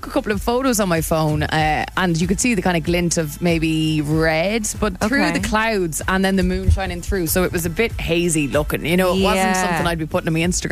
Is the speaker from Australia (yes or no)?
no; Munster, Ireland; the village I grew up in Waterford